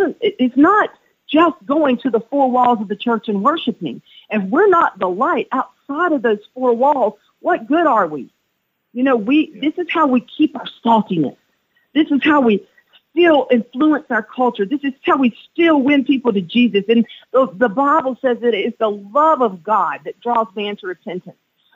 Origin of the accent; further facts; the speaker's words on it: Wingate, North Carolina, United States; I grew up in Wingate, North Carolina, so I was driving back